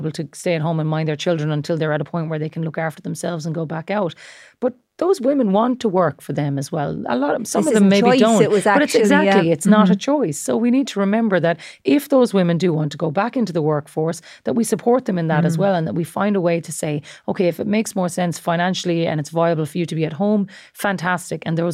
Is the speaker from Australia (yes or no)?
yes; Australia; Like, let's say when I grew up in Australia, because the seasons are flipped, it's obviously summer over Christmas.